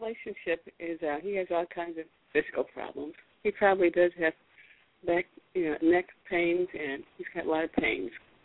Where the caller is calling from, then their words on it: Hawaii, United States; I'm calling from Hawaii.